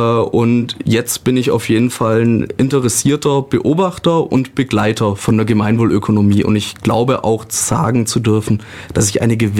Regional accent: Ulm, Baden-Württemberg, Germany; Ich komme aus Ulm, wobei ich zwischenzeitlich nach Bielefingen, ein kleines Dorf bei Laubheim, gezogen bin. Aber in meinem Herzen bin ich immer Ulmer geblieben. Habe hier die Realschule besucht, das Gymnasium.

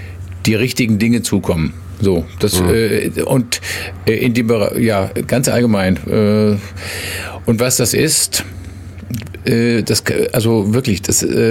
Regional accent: Nürtingen, Baden-Württemberg, Germany; now in Ulm, Germany; Ich habe in Ulm nicht gelebt, aber ich bin ja im Kreis Nürtingen aufgewachsen.

